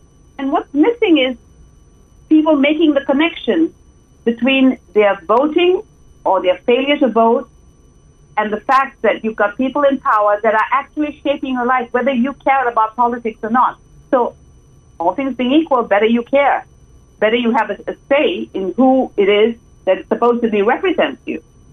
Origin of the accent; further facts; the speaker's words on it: Malaysia; also born or lived in United States; I grew up in Malaysia. I did my master's. I did my first degree in Malaysia. Did my master's at UCLA